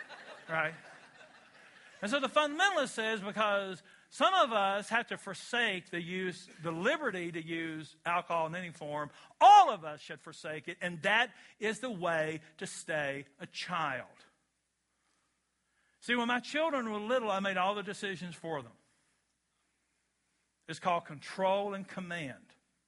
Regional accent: Kentucky, United States; I'm a guy. I'm an American. I'm a Christian. I'm from Kentucky.

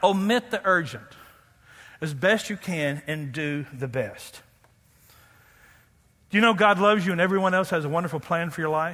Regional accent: United States; But since I'm an American and gullible, I'll buy it.

